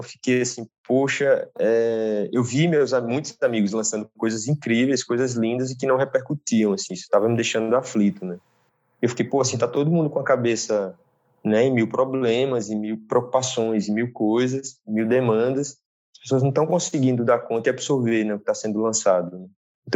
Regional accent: Petrolina, Pernambuco, Brazil; eu sou de Petrolina, ele é de Juazeiro, nós somos de cidades vizinhas, sendo que eu pernambucano, ele é baiano, enfim.

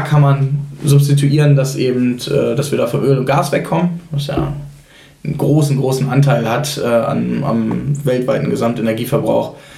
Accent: Hamburg, Germany; Und das sind Dinge, die wir als Hamburger häufig gar nicht wissen.

